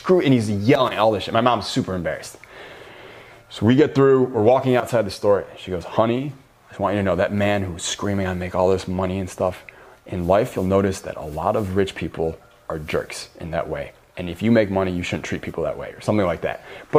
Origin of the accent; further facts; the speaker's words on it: Michigan, United States; it's so weird to me when I'm from Michigan, right? And whenever I go back home, which isn't that often